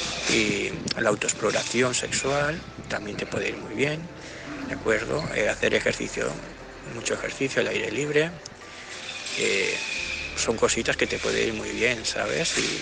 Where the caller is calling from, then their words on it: Gandia, Valencian Community, Spain; de Gandía.